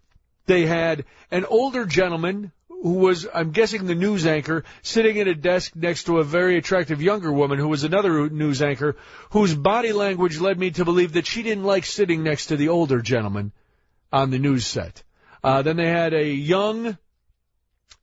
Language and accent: English; United States; I'll say bathroom because I'm an American.